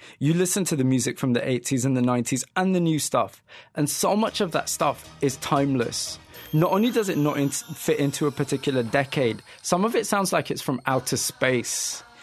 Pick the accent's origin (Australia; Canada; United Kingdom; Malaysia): United Kingdom; Yorkshire and the Humber; I grew up in Yorkshire, in predominantly South Asian Muslim community. I'm from a Pakistani Muslim background.